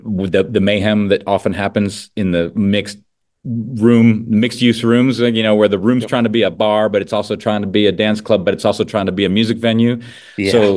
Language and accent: English; Midwest, United States; I'm a Midwesterner, and when I first came out here